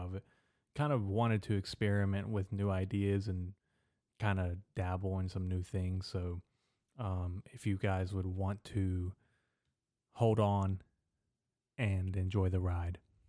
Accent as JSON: {"language": "English", "country": "United States", "first_language": "es", "second_language": "English", "said": "I am a son of two immigrants. I am first-generation American, and Spanish is my native language."}